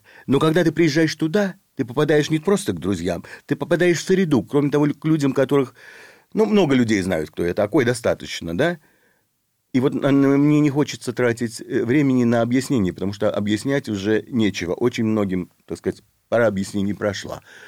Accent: Zaporizhzhia, Zaporizhzhia Oblast, Ukraine; moved away; also born or lived in Ivano-Frankivsk; но в основном моя жизнь прошла в Украине. Я родился в Ивано-Франковске. И я жил, закончил школу в Запорожье.

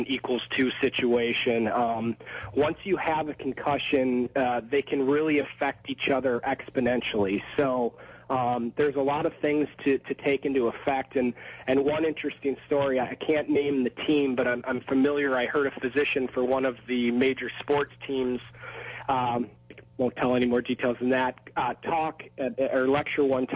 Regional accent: Minnesota, United States; I grew up in Minnesota, so I'm a diehard Gophers fan

